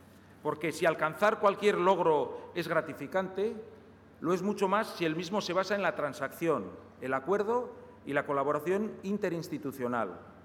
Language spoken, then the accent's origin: Spanish; Bilbao, Basque Country, Spain; estamos dispuestos, como bilbaínos, como vizcaínos, como vascos, a seguir mirando hacia el futuro